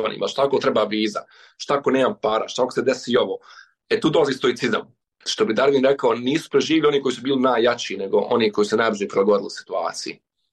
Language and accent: Bosnian; Bosnia & Herzegovina; ja sam iz Bosne i Hercegovine